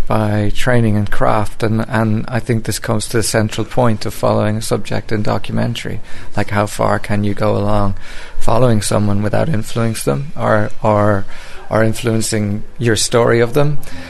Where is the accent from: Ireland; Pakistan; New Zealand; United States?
Ireland; I'm just an Irish co-producer on these projects.